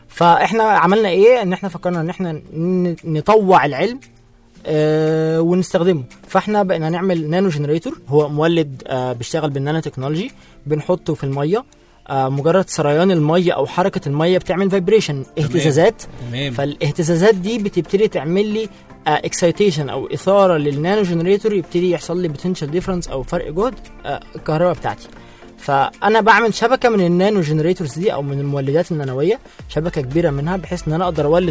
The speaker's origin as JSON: {"language": "Arabic", "country": "Egypt", "said": "عندنا في مصر"}